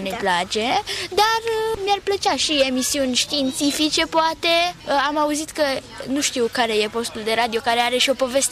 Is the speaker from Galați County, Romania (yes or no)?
no; Petroșani, Hunedoara County, Romania; Noi venim din Hunedoara, județul Hunedoara, orașul Petroșani.